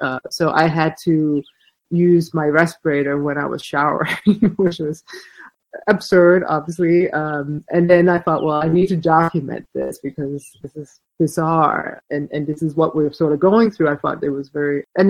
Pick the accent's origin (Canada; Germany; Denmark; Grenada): Denmark; English is a second language; moved away as an adult; now in New York City, United States; I lived in New York City. I was a photographer. I was married, and I'm from Denmark. So I'd come to New York to study photography